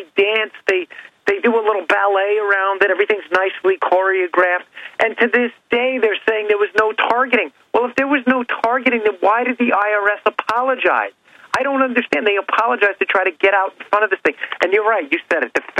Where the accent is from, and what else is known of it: Maryland, United States